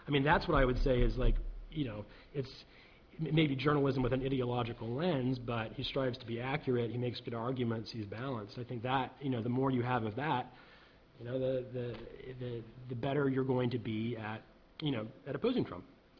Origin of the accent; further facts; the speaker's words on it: Tennessee, United States; I recognize that, like, I'm from Tennessee in the United States, and I go home and I see this sort of economic devastation wrought upon them.